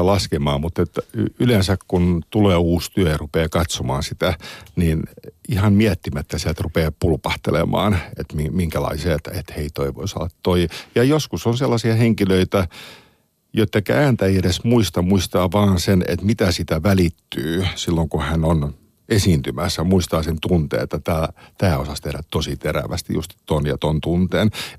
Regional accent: Helsinki, Uusimaa, Finland; born there; Mä synnyin Helsingin Kalliossa ja vanhemmilla oli hyvin verbaalisti riitaisa parisuhde ja asuttiin ravintola Oivan yläkerrassa

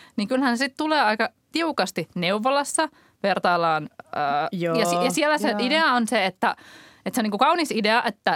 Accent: Turku, Southwest Finland, Finland; now in Helsinki, Finland; usein kun olen itse Turusta kotoisin

